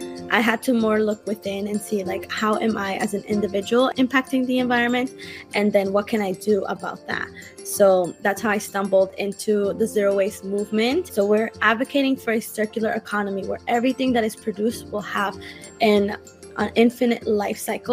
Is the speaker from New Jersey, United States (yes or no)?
no; Boston, Massachusetts, United States; also born or lived in Cali, Colombia; So I'm currently 23 and I was born in Cali, Colombia. My parents brought me to Boston when I was 3 years old. So I've been in Boston for the past 20 years and I've been very local.